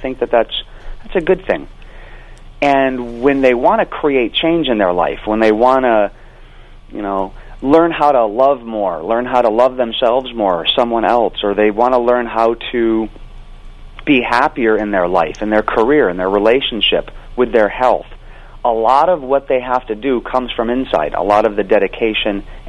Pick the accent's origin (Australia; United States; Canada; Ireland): United States; Hawaii; Yeah, growing up in Hawaii, volleyball is probably the bigger sport out there